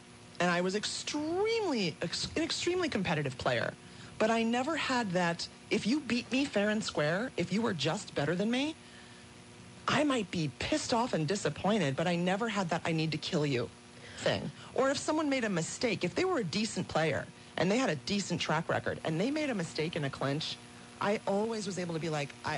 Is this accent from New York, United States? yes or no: yes; New York, United States; It's New York. I'm from New York.